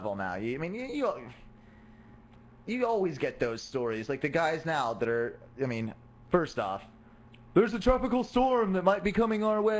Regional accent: England, United Kingdom; I'm English

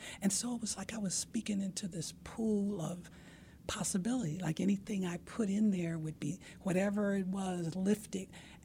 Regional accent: Detroit, Michigan, United States; Oh, I was born and raised in Detroit. Of course, yeah. I've lived other places.

